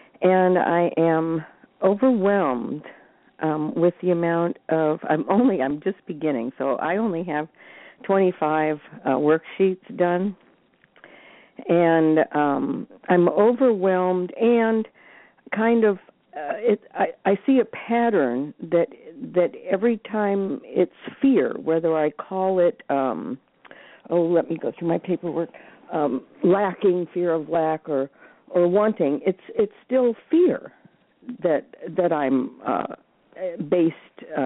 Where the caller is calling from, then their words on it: Sebring, Florida, United States; And I'm in Sebring, Florida.